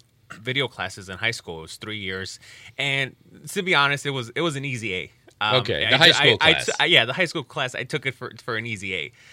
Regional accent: Chicago, Illinois, United States; No, I'm actually, I was born in Chicago.

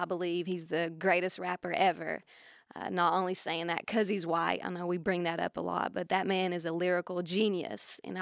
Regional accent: Maryville, Tennessee, United States; My dad played at Maryville College, which is a D3 school in my hometown.

